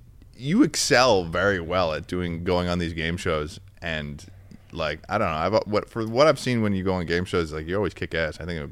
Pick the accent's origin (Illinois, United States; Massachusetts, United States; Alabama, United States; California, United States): Massachusetts, United States; No, I'm from Massachusetts.